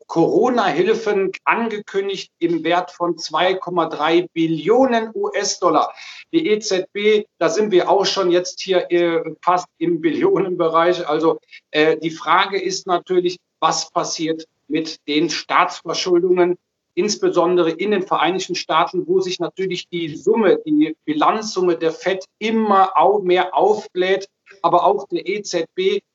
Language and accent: German; Germany; Wir als Deutsche profitieren natürlich, wenn der Wirtschaftsmotor wieder brummt.